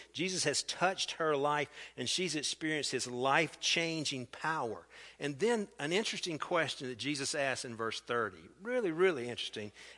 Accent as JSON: {"language": "English", "town": "Columbia", "region": "South Carolina", "country": "United States", "tie": "born there", "said": "I was born in Columbia, South Carolina."}